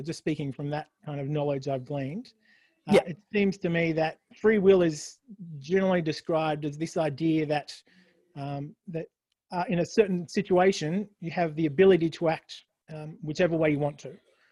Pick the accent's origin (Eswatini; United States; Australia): Australia; Melbourne, Victoria; also born or lived in Brisbane; Yeah, so I grew up in Melbourne all my life and then went to Brisbane for 10 years and then came back again.